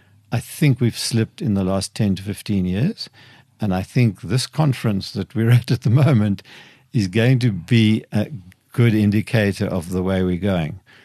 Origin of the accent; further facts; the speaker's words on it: Okahandja, Otjozondjupa, Namibia; because Okahanya is being bypassed at the moment, and my hometown really needs to do better and needs to really establish a destination where people don't just pass Okahanya but come there to come and enjoy the sort of attributes that setting has.